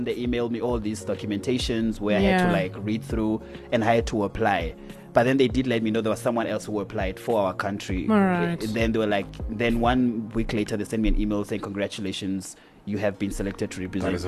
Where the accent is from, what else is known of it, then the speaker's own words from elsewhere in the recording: Walvis Bay, Erongo, Namibia; Yes, I'm from Walvis Bay.